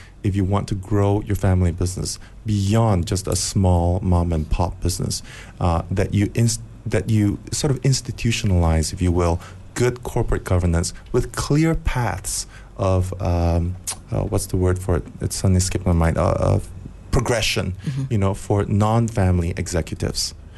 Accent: Malaysia; I'm Malaysian.

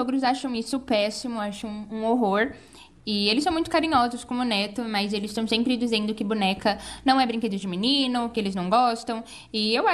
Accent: Hortolândia, São Paulo, Brazil; sou de Hortolândia

